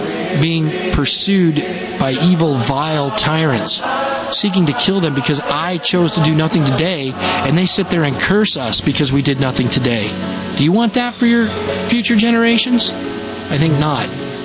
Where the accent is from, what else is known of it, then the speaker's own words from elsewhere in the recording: United States; I'm Dutch and I'm Scottish and I have a whole lot of anguish to direct towards the English. And I'm American. I'm an American.